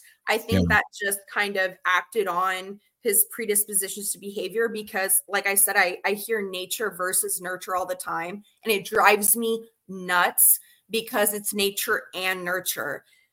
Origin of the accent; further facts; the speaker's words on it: United States; No, I think especially being American, being in America, that fear is a dominant, you know, feeling regarding our media